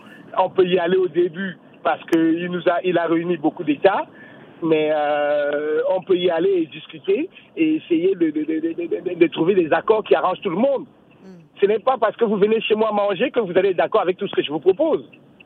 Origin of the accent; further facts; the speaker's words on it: Cameroon; moved away; Quand j'ai quitté le Cameroun et quand j'y rentre maintenant, on a plutôt reculé.